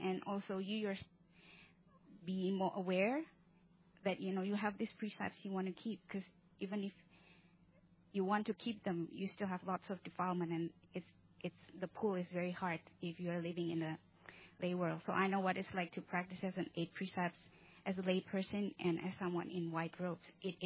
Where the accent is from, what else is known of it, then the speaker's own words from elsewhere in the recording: Indonesia; And where I'm from Indonesia.